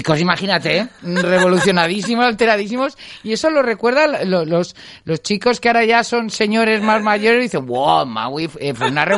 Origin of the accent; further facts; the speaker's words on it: Teruel, Aragon, Spain; yo soy de Teruel